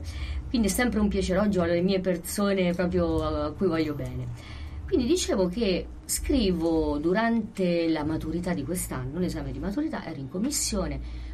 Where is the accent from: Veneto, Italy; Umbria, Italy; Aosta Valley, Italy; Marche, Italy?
Umbria, Italy; Gualdo Tadino; Io sono di Gualdo.